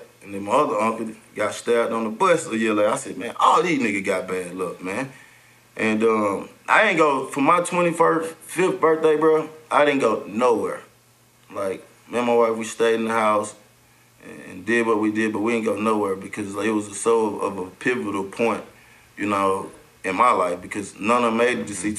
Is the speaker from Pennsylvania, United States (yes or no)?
no; Atlanta, Georgia, United States; Everybody, I grew up in Bankhead Projects, where … them from.